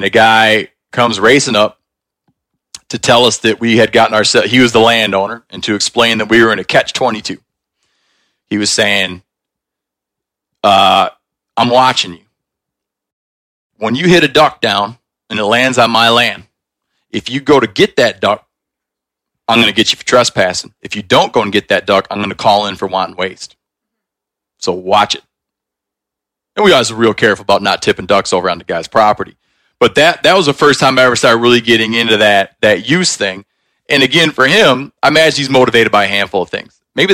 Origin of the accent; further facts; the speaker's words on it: Michigan, United States; You know, like for instance, in where I grew up in Michigan, I can't remember what it is